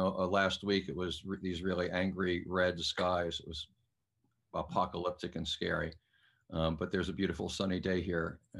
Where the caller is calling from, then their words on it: Oakland, California, United States; I am calling you from high in the hills of Oakland, California.